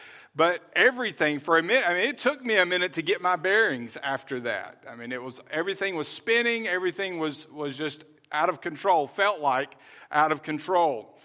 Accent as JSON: {"language": "English", "town": "Birmingham", "region": "Alabama", "country": "United States", "tie": "born or raised there", "said": "But I grew up in Birmingham, and we went to Six Flags in Georgia a lot."}